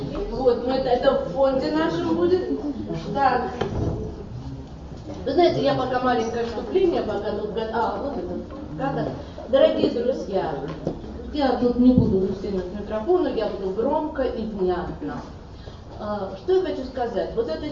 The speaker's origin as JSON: {"language": "Russian", "region": "Moscow", "country": "Russia", "said": "мы москвичи"}